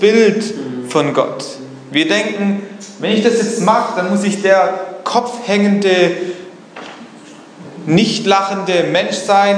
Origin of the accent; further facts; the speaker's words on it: Stuttgart, Baden-Württemberg, Germany; Ich komme aus dem Raum Stuttgart.